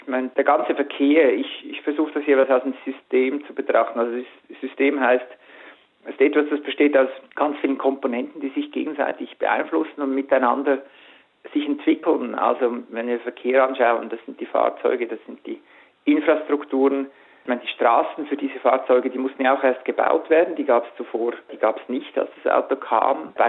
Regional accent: Switzerland; Aber ich bin Schweizer

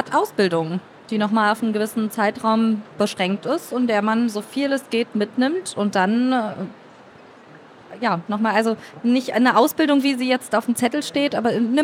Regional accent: Berlin, Germany; ich komme ja ursprünglich aus Berlin, bin extra weggezogen und jetzt bin ich dann da wieder.

